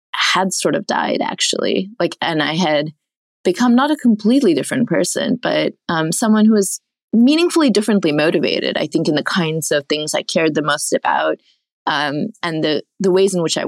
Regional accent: Oman; I'm very much a water baby. I grew up in Oman, a mile away from the beach.

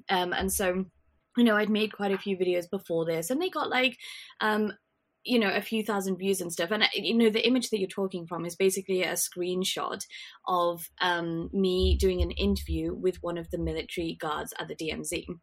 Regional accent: United Kingdom; now in Taiwan; I am British, living in Taiwan at the moment, doing my PhD

